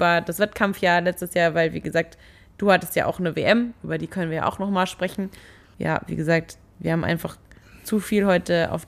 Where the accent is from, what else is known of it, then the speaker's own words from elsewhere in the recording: Regensburg, Bavaria, Germany; dass ich gemerkt habe, so viel wie wir in der Gegend rumtun, ist es für mich voll der Ruhepol, einfach in Regensburg zu sein.